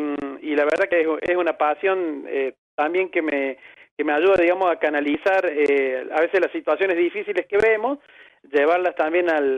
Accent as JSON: {"language": "Spanish", "region": "Córdoba", "country": "Argentina", "said": "Viste que la chispa nuestra, lo repentino que somos para la salida, es algo que se mama desde la cuna, digamos, en nuestra docta ciudad."}